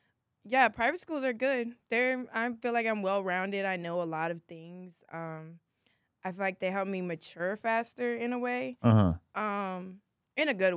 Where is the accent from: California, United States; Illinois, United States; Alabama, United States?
California, United States; Los Angeles; I'm from Los Angeles, California. More specifically, Inglewood, Playa del Rey area.